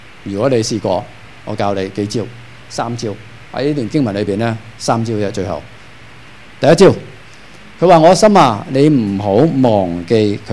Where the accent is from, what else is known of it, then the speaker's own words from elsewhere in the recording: Hong Kong; 我哋其实香港人都好幸福噶啦。